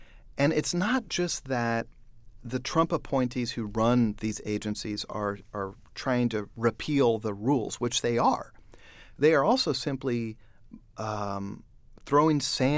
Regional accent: Kansas City, Missouri, United States; I'm from Kansas City. I want to see business in Kansas City.

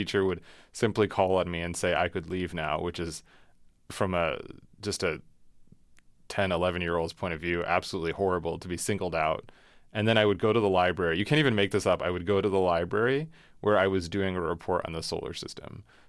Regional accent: New England, United States; I was the only brown kid in my school. I grew up in New England, so I'm not trying to say I don't want people to misunderstand me. I grew up in a pretty open-minded, very welcoming place.

